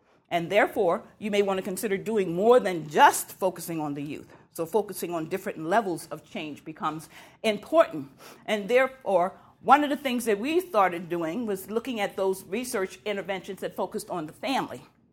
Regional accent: Washington, District of Columbia, United States; I grew up in Washington, D.C., and I've always had this interest in policy because it seems like it's so far away.

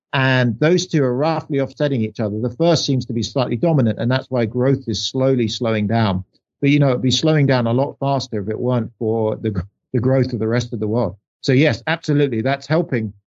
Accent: England, United Kingdom; accent: English; I used to joke that I'd give a seminar and people would hear my English accent and they'd, you know, give me a 20 IQ point bump up in the estimation.

